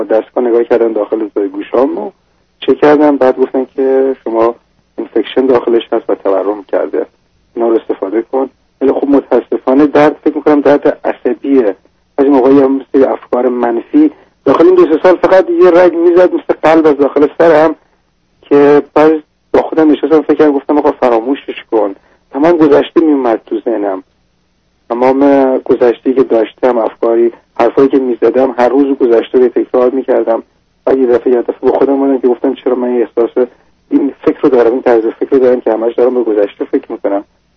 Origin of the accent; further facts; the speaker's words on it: Iran; now in United Kingdom; از ایران مهاجرت کردم اومدم در انگلستان و الان در حدود 4 سال در انگلستان